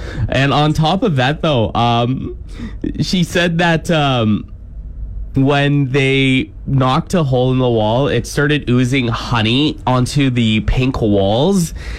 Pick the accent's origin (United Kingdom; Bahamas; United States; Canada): Canada; Ontario; I grew up in Ontario